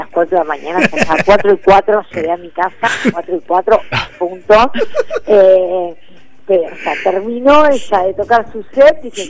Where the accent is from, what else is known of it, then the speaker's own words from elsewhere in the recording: Buenos Aires, Argentina; born there; No, nací en Mendoza, por favor, nací en Saavedra.